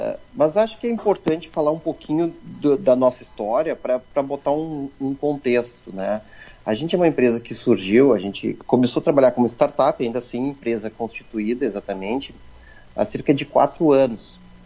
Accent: Passo Fundo, Rio Grande do Sul, Brazil; sou de Passo Fundo, e esse que é o nosso caminho, nossa história.

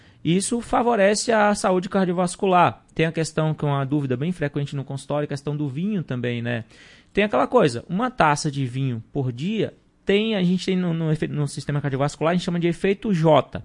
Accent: Bahia, Brazil; also born or lived in Brasília; now in Marau, Brazil; Eu vim, sou natural da Bahia, né? Já morei

